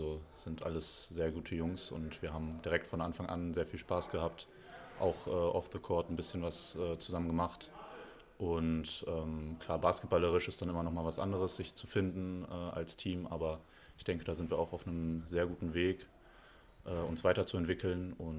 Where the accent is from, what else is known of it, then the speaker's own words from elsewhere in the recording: Göttingen, Lower Saxony, Germany; ich bin in Göttingen geboren, habe mein ganzes Leben bis jetzt hier verbracht.